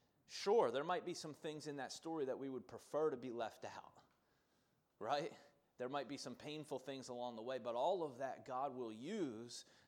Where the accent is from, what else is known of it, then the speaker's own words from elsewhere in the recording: New Jersey, United States; also born or lived in Philadelphia; And I am from New Jersey in the United States. I'm originally from Philly, and then I moved to Jersey, and that's kind of where I grew up, was in New Jersey.